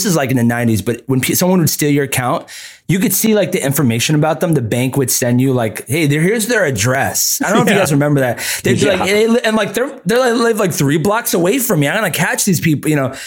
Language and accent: English; New York, United States; I'm from New York.